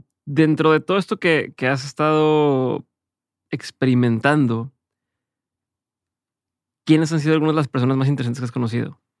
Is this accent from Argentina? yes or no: no; Mexico; soy mexicano y entonces lo hago en español